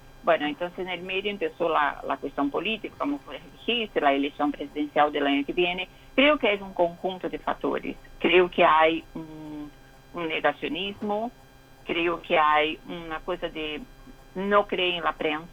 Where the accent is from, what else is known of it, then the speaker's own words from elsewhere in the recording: Rio de Janeiro, Brazil; Yo soy de Río, hay amigos del colegio de Río